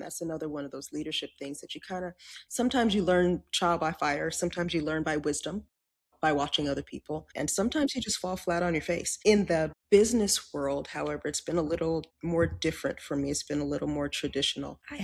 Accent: California, United States; moved away; I was born and raised in California. I came out to Texas in 2002, and I'm an official transplant now.

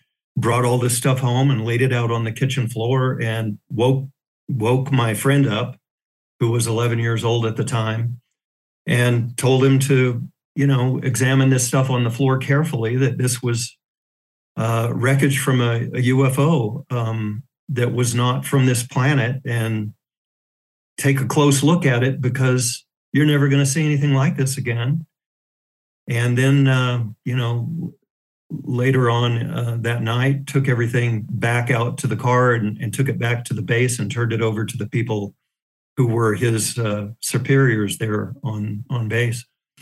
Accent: New Mexico, United States; As a kid, I grew up in New Mexico, and I lived in New Mexico from the fifth grade through the 10th grade.

